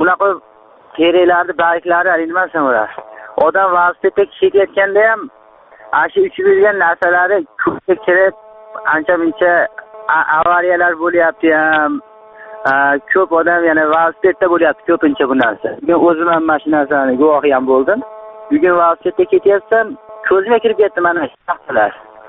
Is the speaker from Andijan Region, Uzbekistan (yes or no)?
yes; Marhamat, Andijan Region, Uzbekistan; Men Marhamatdanman. Andijon viloyat Marhamat tumani. O'quvchiman, kollejda o'quvchiman. … 93 yilman. Yoshim 16 da. Hozir endi 17 da ketyapman.